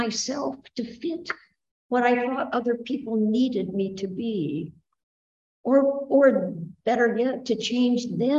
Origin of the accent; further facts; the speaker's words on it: Indiana, United States; I grew up in Indiana. There were four kids in the family. I was number three.